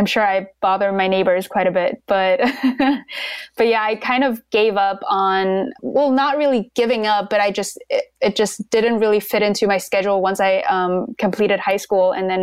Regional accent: Germany; my parents are both Chinese. I was born and raised in Germany in a city that's close to Frankfurt. So right in the middle of Germany.

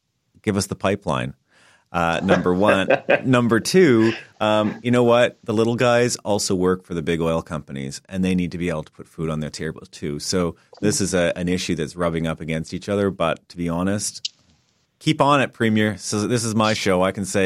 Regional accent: Fort McMurray, Alberta, Canada; I grew up in Fort McMurray. I like to say I'm an oil sands kid.

